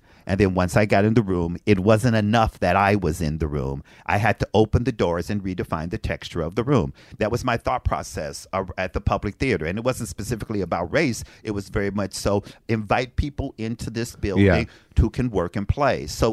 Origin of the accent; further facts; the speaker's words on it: Frankfort, Kentucky, United States; I'm from Frankfort, Kentucky.